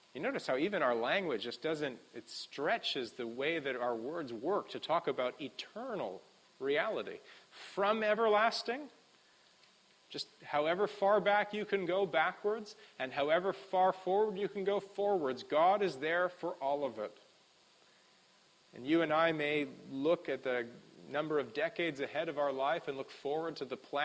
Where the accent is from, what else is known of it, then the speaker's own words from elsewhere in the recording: West Coast, United States; I mean, us growing up on the West Coast, and I think of my hometown, almost everything in my hometown is actually even younger than me